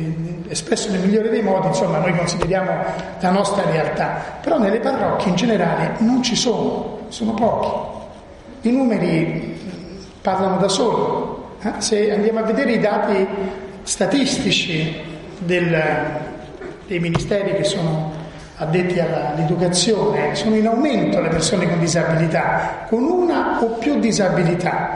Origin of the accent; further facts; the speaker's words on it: Rome, Lazio, Italy; born there; Dopo 12 anni all'estero sono tornato, dove sono nato, qui a Roma